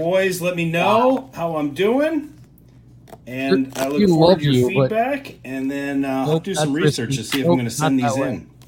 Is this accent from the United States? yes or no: yes; Ohio, United States; I'm from Ohio. I'm 47.